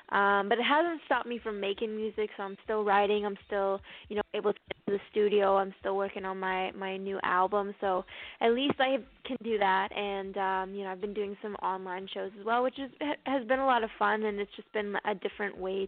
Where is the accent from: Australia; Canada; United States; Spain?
Canada; Toronto, Ontario; Yeah, like you said, I'm from Toronto.